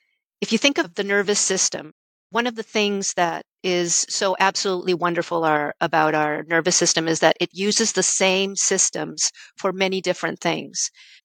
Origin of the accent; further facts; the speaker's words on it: Mexico City, Mexico; I am actually originally from Mexico City. That's where I did my medical training, my residency.